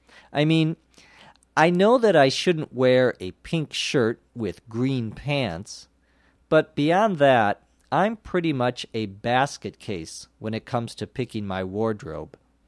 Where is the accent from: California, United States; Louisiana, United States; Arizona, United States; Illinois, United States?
California, United States; Los Angeles; from Los Angeles.